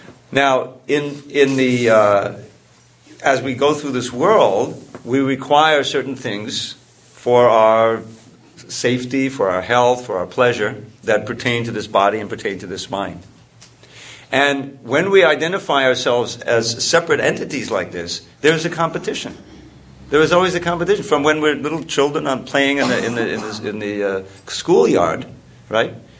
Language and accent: English; United States; born there; I was born in America, so I'm an American, others were born in another country.